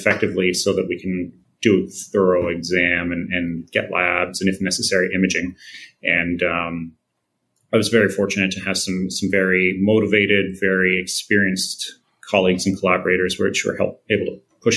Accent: Vancouver, British Columbia, Canada; also born or lived in Ontario / Quebec; And I'm originally from Vancouver and did a lot of my training in sort of central Canada and Ontario and Quebec, and then managed to make my way back out west a few years ago.

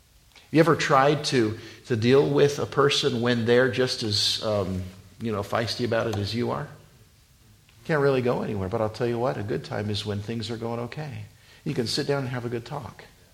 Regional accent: Wyoming, United States; I grew up in Wyoming, and I went to school in Wisconsin. It was I think it was like a 21-hour drive for me.

